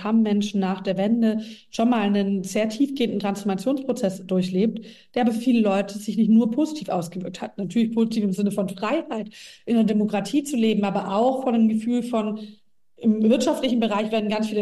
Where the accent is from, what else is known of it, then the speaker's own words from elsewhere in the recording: Baden-Württemberg, Germany; Ich meine, ich komme aus einem sehr ländlichen Gebiet, Schwäbische Alb, so mein Wahlkreis, aber mein Wahlkreis ist Ostalb, aber bin selbst aufgewachsen in Schwäbische Alb-Richtung